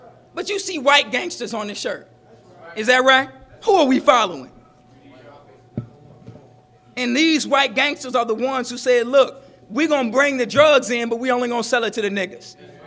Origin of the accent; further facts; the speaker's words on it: Atlanta, Georgia, United States; When I was growing up in Atlanta, the Ku Klux Klan decided they wanted to march through downtown Atlanta.